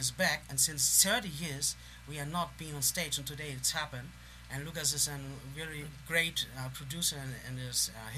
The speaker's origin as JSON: {"language": "English", "region": "Hamburg", "country": "Germany", "also_born_or_lived": "India", "second_language": "English", "lives_now": "Schwäbisch Gmünd, Germany", "said": "We have a slang, and Schwäbisch Gmünd is a town nearby Stuttgart, but originally we are coming from Hamburg."}